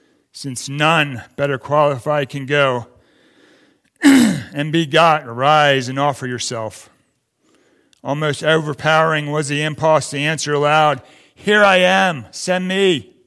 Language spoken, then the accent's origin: English; Chesapeake Bay, United States; I mean, I grew up on the Chesapeake Bay crabbing and fishing with my dad